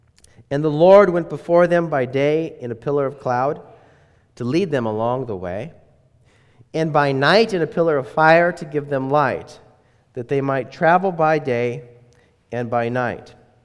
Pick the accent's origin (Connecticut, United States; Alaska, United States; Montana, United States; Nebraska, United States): Montana, United States; I'm from Montana